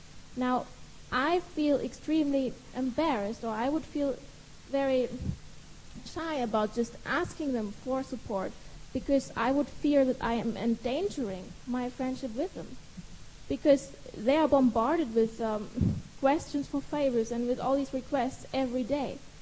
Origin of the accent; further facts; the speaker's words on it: Albania; I'm from Albania, and Albania has probably the most corrupt government in the world.